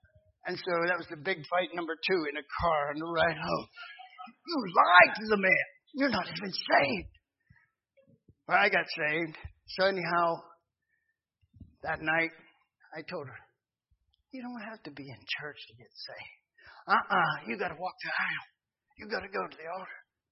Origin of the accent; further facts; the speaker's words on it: Pennsylvania, United States; Some of the people up where I grew up in Pennsylvania feel like because they did good by grandma